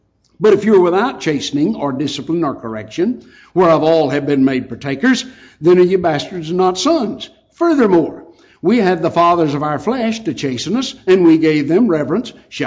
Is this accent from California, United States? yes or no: no; Lufkin, Texas, United States; down in East Texas where I grew up around Lufkin.